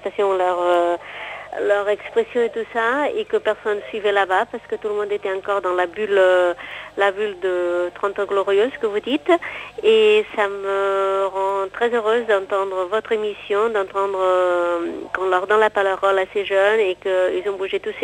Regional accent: Spain; now in France; je suis espagnole, ça fait presque 15 ans que j'habite en France

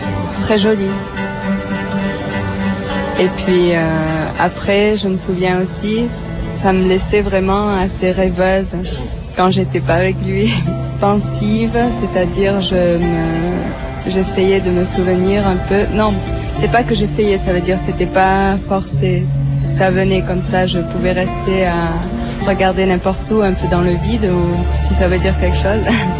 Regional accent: Spain; French is a second language; C'était dans un bar, dans un petit village, moi je suis d'Espagne.

